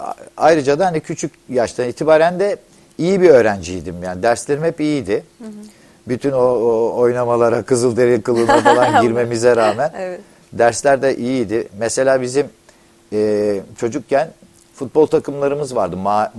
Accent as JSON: {"language": "Turkish", "town": "Anadolu Hisarı", "region": "Istanbul", "country": "Turkey", "tie": "born or raised there", "said": "Güzel bir balıkçı kasabasıydı yani Anadolu Hisarı. Yani benim çocukluğum orada geçti."}